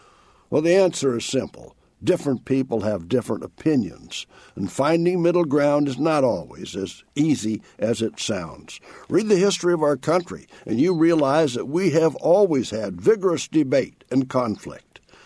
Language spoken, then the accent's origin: English; United States; from Washington.